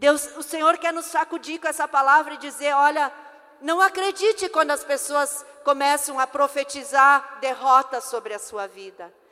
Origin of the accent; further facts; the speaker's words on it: Rio Grande do Sul, Brazil; Lá no meu estado, que eu sou do estado do Rio Grande do Sul, mas bem pertinho da cidade onde o Marcos mora. Eu moro na Serra